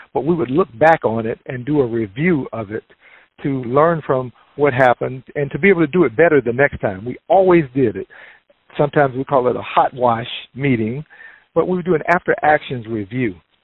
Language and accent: English; Georgia, United States; Those of you who know I'm from Georgia know that I've been in the DMV more than twice as long as I was ever in Georgia, but Georgia's still home